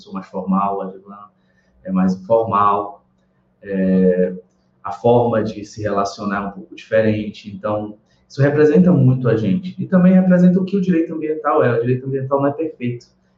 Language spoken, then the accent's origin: Portuguese; Belém, Pará, Brazil; now in Campinas, Brazil; eu saí do norte, né, vim de Belém, e agora estou aqui consolidado em São Paulo, no município de Campinas